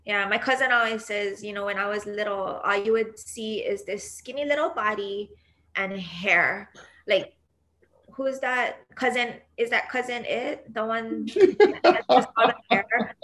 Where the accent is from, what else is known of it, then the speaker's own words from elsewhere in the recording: Kalihi, Hawaii, United States; I could never legally say that I was raised in Aleva Heights. Because you know what I mean? You have Aleva Heights and then you have Kalihi. And I'm like, on the border, so we have a Kalihi zip code.